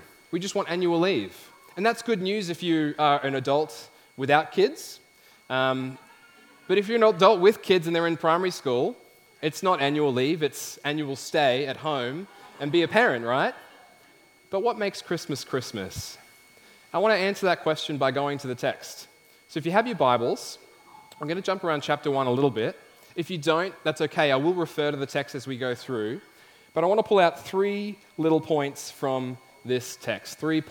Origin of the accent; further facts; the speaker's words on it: Australia; growing up in Australia, you have the privilege of enjoying this time of year